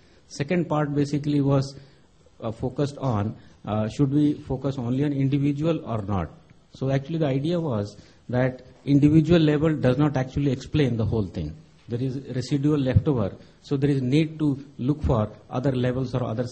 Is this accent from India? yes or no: yes; India; from India.